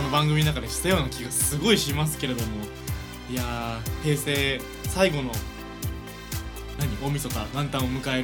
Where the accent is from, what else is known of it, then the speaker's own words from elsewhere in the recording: Hokkaido, Japan; 僕ね、皆さんご存知どさんこですけれども、津軽海峡からね海を越えるとね北海道